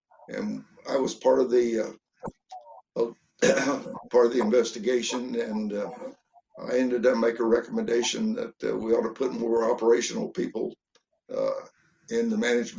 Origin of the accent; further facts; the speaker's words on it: Houston, Texas, United States; I remember very well when I was a kid growing up in the Houston area, we used to go to the rodeo every year